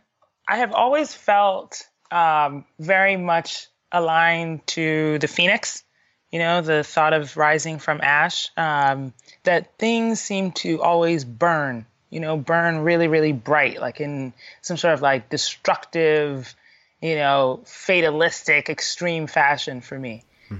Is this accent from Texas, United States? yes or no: no; Connecticut, United States; born there; also born or lived in Ghana / Colorado; Well, so I was born in Connecticut. My dad was getting his PhD, or 2 PhDs in ethnomusicology and anthropology. He'd come from Ghana as a Fulbright scholar.